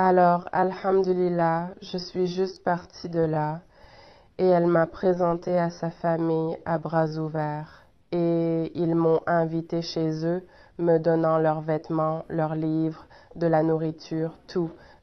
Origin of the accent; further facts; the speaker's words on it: Canada; Je suis canadien. Je ne connais que ma mère.